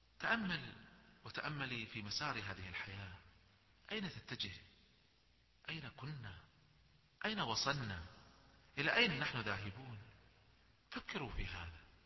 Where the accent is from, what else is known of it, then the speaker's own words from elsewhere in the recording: Kuwait; أذكر مرة في واحد من الشباب دخل عندنا في الكويت إلى واحد من التجار الكبار